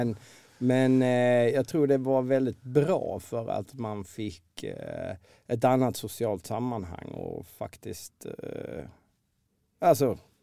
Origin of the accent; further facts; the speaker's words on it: Tranås, Jönköping County, Sweden; vi är i Tranås.